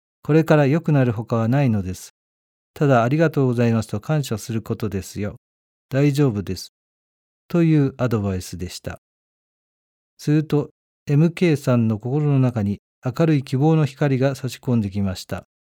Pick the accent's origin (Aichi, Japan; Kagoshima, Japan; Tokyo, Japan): Aichi, Japan; born there; 私は成長の家の集いで知り合って結婚した両親のもとで、4人兄弟の末っ子として愛知県で生まれました。